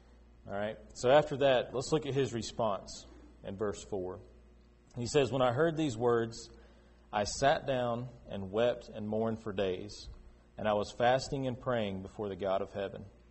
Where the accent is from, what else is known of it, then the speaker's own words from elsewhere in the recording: Florida, United States; I grew up in Florida. Never experienced a truly bad hurricane where we lived at.